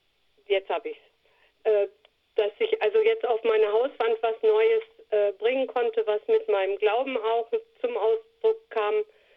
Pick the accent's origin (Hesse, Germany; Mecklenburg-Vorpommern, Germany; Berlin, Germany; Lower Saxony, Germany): Lower Saxony, Germany; Duderstadt; Ich bin ja hier in Duderstadt aufgewachsen